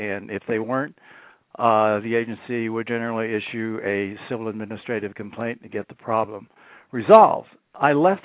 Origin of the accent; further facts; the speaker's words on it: Denver, Colorado, United States; I didn't move into a city until I was about 9, and then I grew up in Denver.